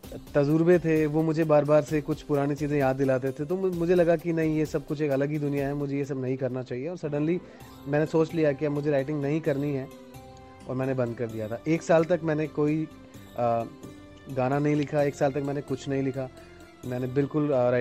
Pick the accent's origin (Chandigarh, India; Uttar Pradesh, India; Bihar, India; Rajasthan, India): Rajasthan, India; Shrimadhopur; moved away as an adult; also born or lived in Jaipur; राजस्थान में एक जिला है सीकर, उसमें एक छोटी सी तहसील है श्रीमाधोपुर के नाम से, मैं वहीं का हूँ और मेरी पढ़ाई सब वहीं से हुई है, बचपन वहीं बीता है। लेकिन 2002 में मैंने मेरा गांव छोड़ दिया था